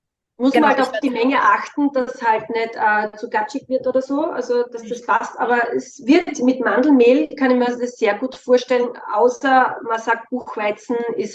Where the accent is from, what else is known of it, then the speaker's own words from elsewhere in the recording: Styria, Austria; Ich komme ja aus der Steiermark, da haben wir genug Äpfel.